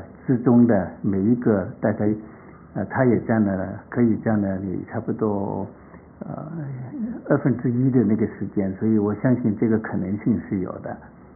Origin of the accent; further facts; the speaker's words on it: Hong Kong; 对我们都是香港的人，港台的人都很重要的